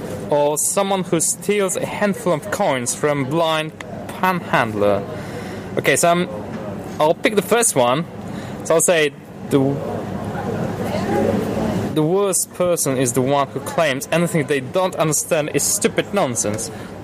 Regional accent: Poland; English is a second language; I'm from Poland.

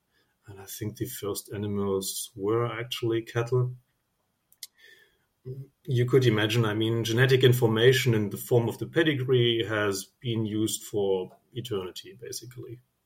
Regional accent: Germany; I'm from Germany

